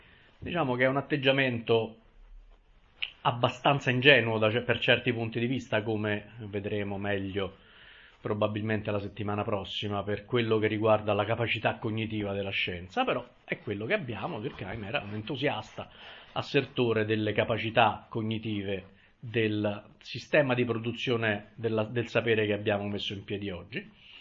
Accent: Rome, Lazio, Italy; io sono di Roma, vabbè, credo di avervelo detto e che si senta

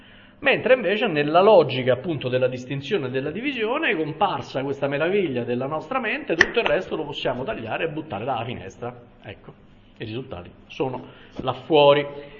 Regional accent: Rome, Lazio, Italy; io essendo romano conosco quello.

